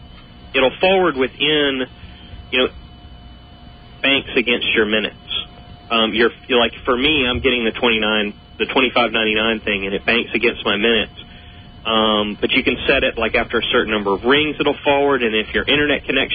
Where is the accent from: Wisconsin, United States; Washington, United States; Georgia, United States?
Georgia, United States; Atlanta; I was going to say that I'm actually from Atlanta, and we did this 10-digit dialing thing quite a few years ago. And currently, anywhere in Atlanta, there's three area codes